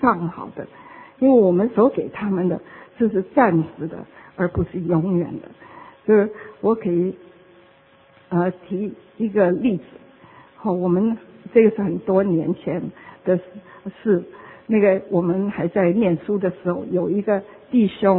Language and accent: Chinese; China; 我们中国人也是很注重教育